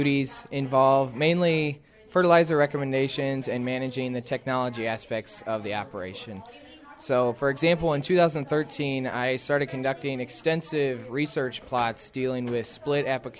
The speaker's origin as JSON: {"language": "English", "town": "Montello", "region": "Wisconsin", "country": "United States", "tie": "born or raised there", "said": "I am from Montello, Wisconsin, and I grew up on a cash crop farm, which is family-owned and operated, called Peppermill Farms."}